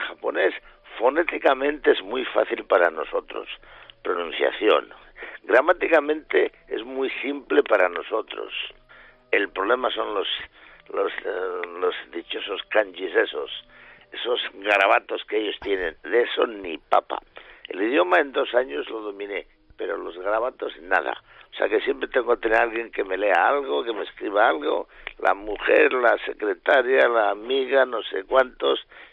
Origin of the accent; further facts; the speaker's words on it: Santa Cruz de la Zarza, Castilla-La Mancha, Spain; Eso, que lo pongan en el mapa, Santa Cruz de la Zarza, provincia de Toledo.